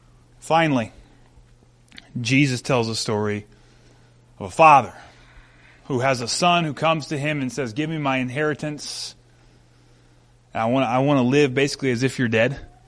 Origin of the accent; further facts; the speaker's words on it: India; back in my home country of India